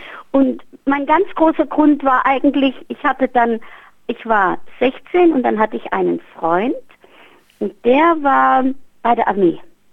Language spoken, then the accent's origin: German; East Germany, Germany; Ich war ein echtes Kind der DDR. Und zwar, wir hatten keine Verwandtschaft im Westen. Ich bin sehr bescheiden aufgewachsen. Also wir hatten zu den etwas ärmeren Leuten gehört.